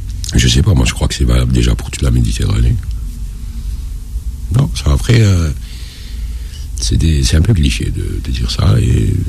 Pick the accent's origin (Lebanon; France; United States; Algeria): Algeria; Évidemment, je suis algérien